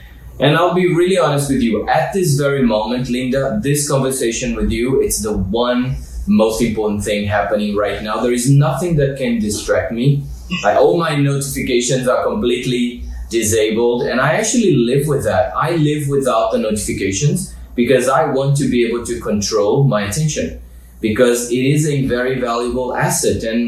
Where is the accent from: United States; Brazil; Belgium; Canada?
Brazil; also born or lived in Australia; I'm originally Brazilian and I'm partly Australian as well, I've lived in Australia for 8 years.